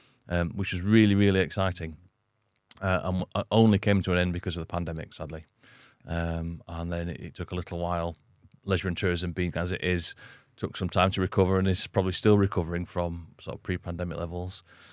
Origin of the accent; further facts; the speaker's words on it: Huddersfield, Yorkshire and the Humber, United Kingdom; Originally, I'm West Yorkshire born and bred, Huddersfield, and that's where my family still is.